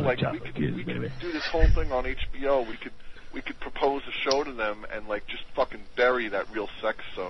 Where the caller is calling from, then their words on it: New York, United States; I'm calling from Long Island.